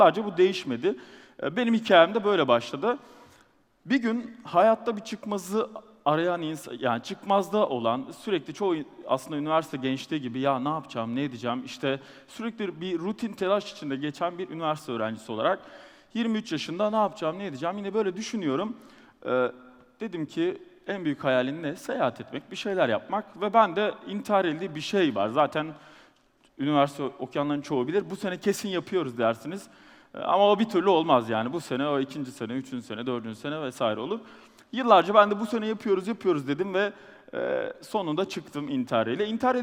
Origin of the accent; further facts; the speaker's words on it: Hatay, Turkey; Hatay'ın Asya ilçesinde büyüdüm.